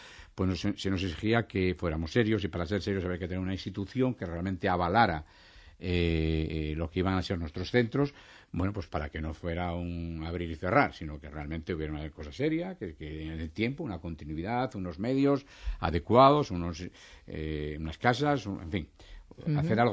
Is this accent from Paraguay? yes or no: no; Asturias, Spain; yo estaba en Madrid, pero soy de Asturias.